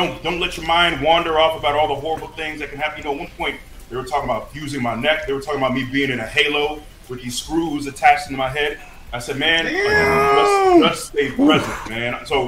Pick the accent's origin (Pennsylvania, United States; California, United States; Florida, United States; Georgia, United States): Florida, United States; you know, I'm from Florida, you're around a lot of black people, you go to Iowa